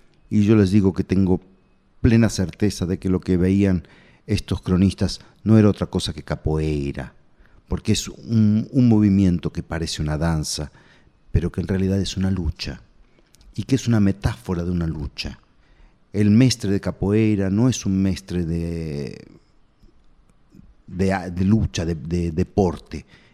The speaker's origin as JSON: {"language": "Spanish", "country": "Argentina", "lives_now": "Brazil", "said": "cuando llegué aquí a Bahía. Como todo argentino que llega aquí"}